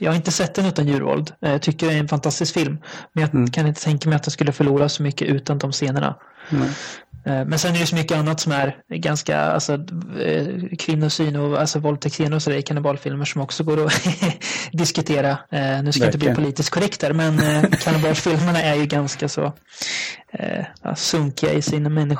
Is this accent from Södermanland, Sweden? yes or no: no; Degerfors, Örebro County, Sweden; jag är från Degerfors, en liten håla får man säga i Värmland, där det inte ens bor 10 000 pers.